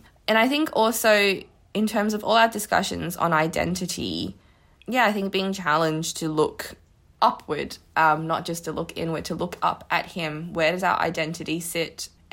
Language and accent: English; Australia; moved away; I think I've spent a lot of my time here thinking about myself as Australian.